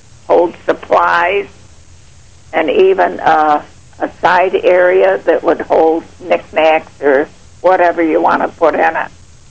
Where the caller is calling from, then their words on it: Silver Springs, New York, United States; Silver Springs, New York.